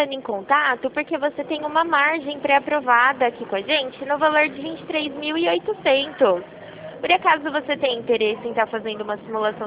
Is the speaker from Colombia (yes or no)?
no; Rio Claro, São Paulo, Brazil; De Rio Claro.